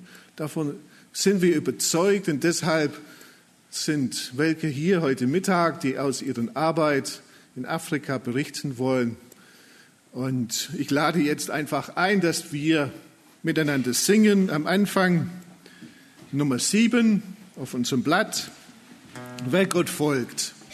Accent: England, United Kingdom; German is a second language; Ich bin Engländer, der Titel ist in Englisch, aber die Veranstaltung läuft auf Deutsch.

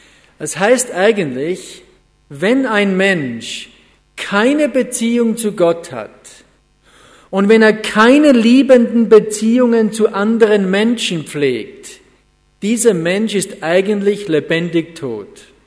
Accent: Styria, Austria; ich wohne übrigens in der Ramsau. Viele von euch waren schon in der Gegend. Die Ramsau, das ist das Dorf ein bisschen höher oben. Da bin ich geboren, aufgewachsen. Wohne noch immer in dem Haus, wo ich geboren bin.

